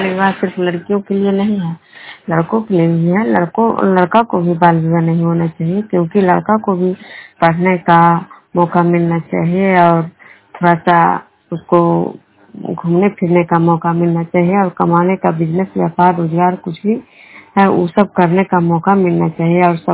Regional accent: Vishnupur, Bihar, India; मैं विष्णुपुर ग्राम खड़गा पंचायत नालंदा जिला नवनसा प्रखंड की निवासी हूँ।

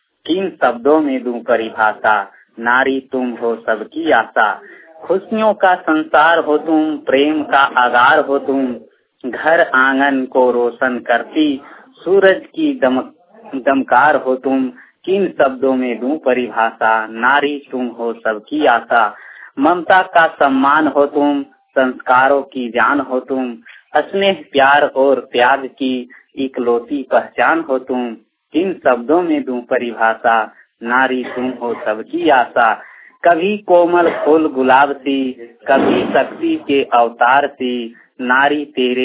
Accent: Fatehpur, Jharkhand, India; मैं बोकारो डिस्ट्रिक्ट के फतेहपुर ग्राम का निवासी हूँ।

